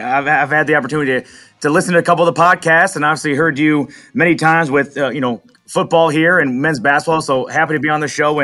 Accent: Ames, Iowa, United States; Well, obviously, I grew up in Ames. From first grade on, obviously basketball has always been a part of my life.

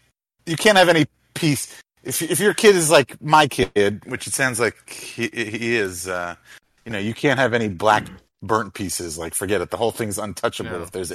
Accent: New York City, New York, United States; As a New Yorker, that's just a fucking travesty.

